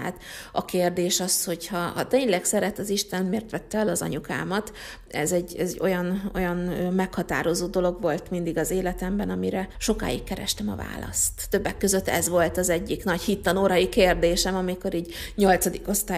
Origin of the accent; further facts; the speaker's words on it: Gyula, Békés, Hungary; nem is olyan messze egyébként Gyulától, ahol én felnőttem